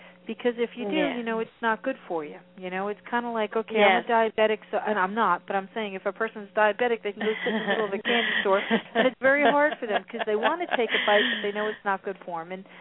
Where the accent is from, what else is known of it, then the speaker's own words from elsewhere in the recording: Roxbury, New Jersey, United States; I grew up in Roxbury, but right around Morristown